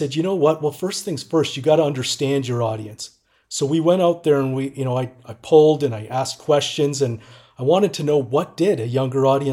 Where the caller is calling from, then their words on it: British Columbia, Canada; I am calling from British Columbia, Canada